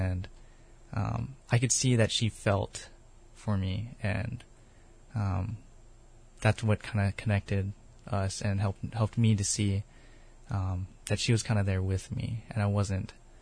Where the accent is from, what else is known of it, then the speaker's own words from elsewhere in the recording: Pearl City, Hawaii, United States; Well, I grew up in Pearl City, here on Honolulu in Oahu, Hawaii. And I grew up in a strong Christian home.